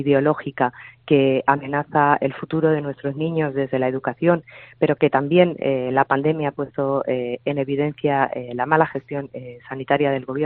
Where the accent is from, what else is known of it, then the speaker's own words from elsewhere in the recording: Castilla-La Mancha, Spain; Yo no me olvido de mis orígenes y de mi tierra. Nada me ha gustado más y nada será un honor más importante para mí que haber encabezado la candidatura al Congreso de los Diputados por mi provincia, por Albacete, por mi tierra.